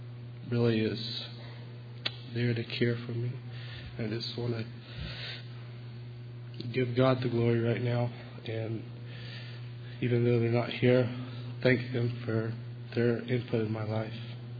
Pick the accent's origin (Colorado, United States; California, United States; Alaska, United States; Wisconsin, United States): Alaska, United States; from Alaska.